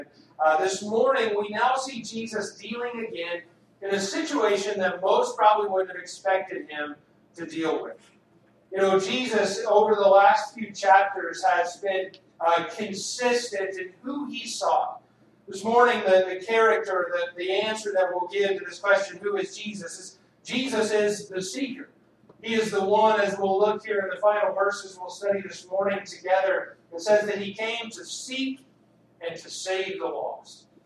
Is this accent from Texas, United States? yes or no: yes; Texas, United States; I grew up in a Christian home, a Christian context. Growing up in the Texas Panhandle, you went to church.